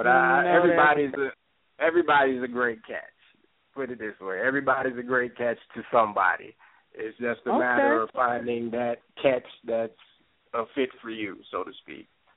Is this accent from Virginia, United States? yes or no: yes; Norfolk, Virginia, United States; I'm originally from there. I can't speak for her, but yeah, it's the hometown, the Hampton Roads area.